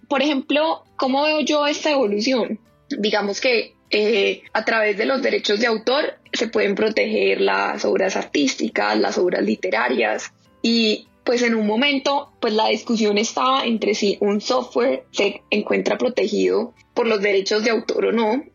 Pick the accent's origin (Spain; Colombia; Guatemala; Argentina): Colombia; soy colombiana y actualmente vivo en Medellín, Colombia. Tengo 23 años